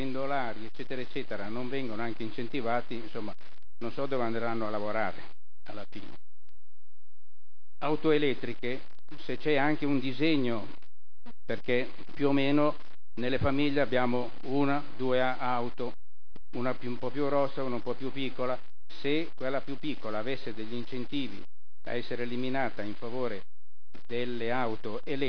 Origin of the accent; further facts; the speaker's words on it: Milan, Lombardy, Italy; born there; io sono nato a Milano, sono trasferito, sono nato a Porta Cica, a Ticinese. Sono trasferito prima a Niguarda e poi qui 35 anni fa